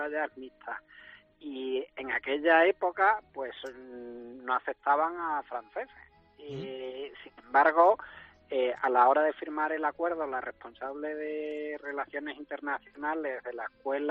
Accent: Almendralejo, Extremadura, Spain; Yo soy de Almendralejo.

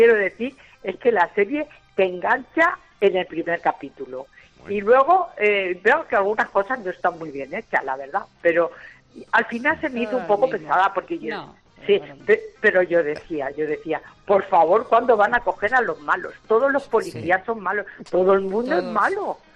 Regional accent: Albacete, Castilla-La Mancha, Spain; Bueno, soy de Albacete.

